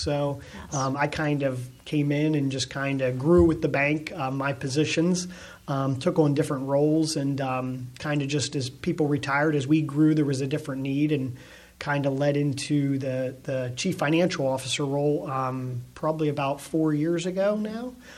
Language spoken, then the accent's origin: English; Bedford, Pennsylvania, United States; So I'm originally from Bedford, born and raised. My family, I have a lot of family in Bedford.